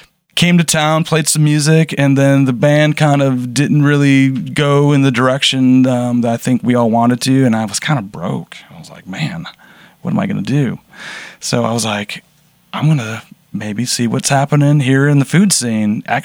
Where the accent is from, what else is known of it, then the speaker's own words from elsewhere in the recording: Detroit, Michigan, United States; Once again, growing up in Metro Detroit, my grandma was basically an organic farmer.